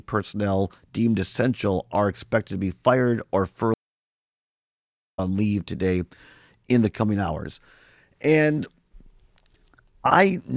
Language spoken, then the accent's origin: English; Richland Center, Wisconsin, United States; And I wrote about growing up in Southwest Wisconsin in Richland Center, a town of about 5,000 people.